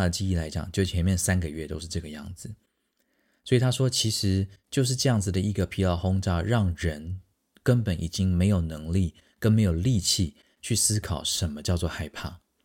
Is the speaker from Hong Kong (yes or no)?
no; Taiwan; 我是台湾人啊